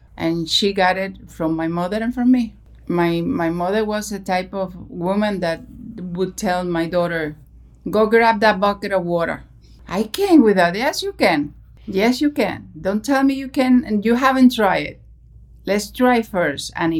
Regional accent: Cuba; moved away as an adult; Well, I grew up in Cuba until I was 18 years old.

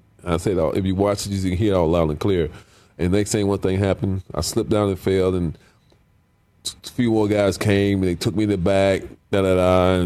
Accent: Cleveland, Ohio, United States; They from Cleveland. I'm from Cleveland.

